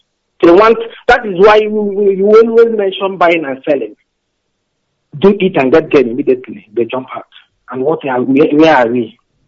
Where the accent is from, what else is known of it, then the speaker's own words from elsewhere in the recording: Olo, Nigeria; now in Treviso, Italy; I'm from Olo, in Olo local government, Biafra land.